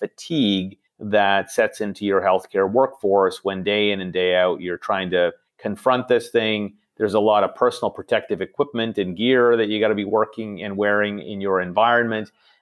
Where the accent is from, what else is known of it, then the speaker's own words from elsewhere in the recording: Toronto, Ontario, Canada; And I'm originally from Toronto. I did my medical school training here